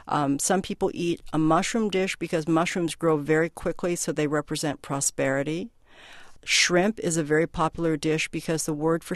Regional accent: Guangdong, China; My family did not eat them because we're Cantonese and from the South.

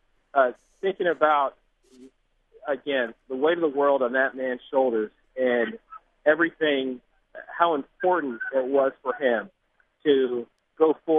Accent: Columbia, Maryland, United States; now in Washington, United States; I'm originally from Columbia, Maryland, but my wife and I live here in D.C. now.

